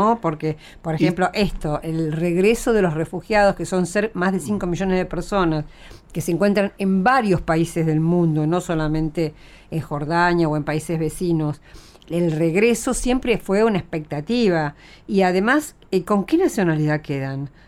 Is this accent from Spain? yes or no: no; Argentina; yo como argentina, digamos, era neutra